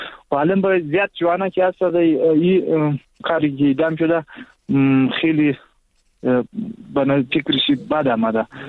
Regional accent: Zabul, Afghanistan; من ساکنیم افغان هستیم، از ولایت زابل ولسوالی خاک افغان هست میزنیم.

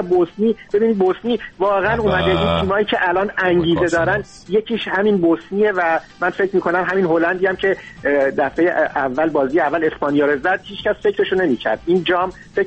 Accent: Iran; خب همه ما ایرانی هستیم دوست داریم ایران واقعا اونجا شگفتی ساز باشه.

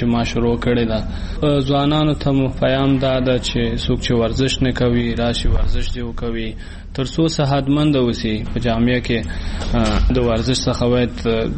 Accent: Afghanistan; زه یو افغان یم

